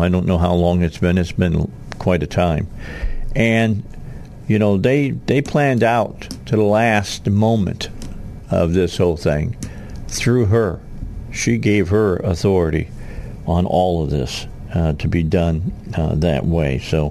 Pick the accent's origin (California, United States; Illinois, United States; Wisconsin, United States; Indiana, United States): Illinois, United States; Now, I grew up outside of Chicago